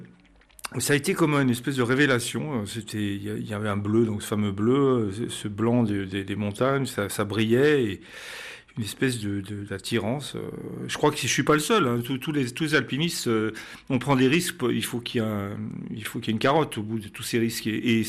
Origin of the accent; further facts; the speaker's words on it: France; je suis des Écrins, qui est un massif qui est dans le sud de la France.